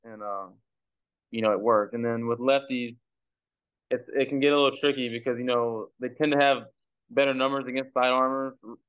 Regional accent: Beaumont, Texas, United States; Yeah, growing up in Beaumont, it gets pretty hot and humid down there.

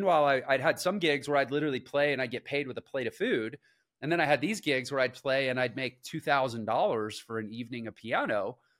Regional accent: Houston, Texas, United States; I'm from Houston, Texas.

